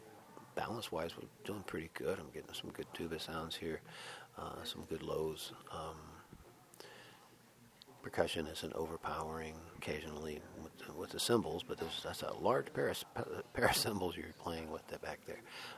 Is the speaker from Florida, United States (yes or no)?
yes; Miami, Florida, United States; I'm from Miami, Florida, and I am the band director at Gulliver Academy